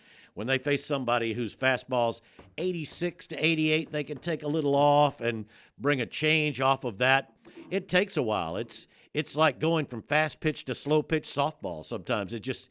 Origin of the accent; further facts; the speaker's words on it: Alabama, United States; also born or lived in Brazil / New Orleans; I mean, I was born in Brazil, so we had Carnival, and then moved to New Orleans, mm-hmm. and then from New Orleans to South Alabama.